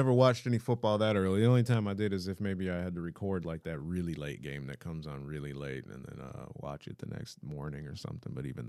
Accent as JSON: {"language": "English", "town": "Detroit", "region": "Michigan", "country": "United States", "said": "I'm from Detroit, so you're supposed to support your home team and all that."}